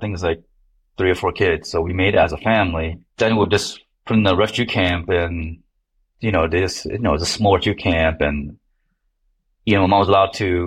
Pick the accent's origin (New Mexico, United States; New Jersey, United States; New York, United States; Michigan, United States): New Jersey, United States; North Bergen; I grew up in North Bergen.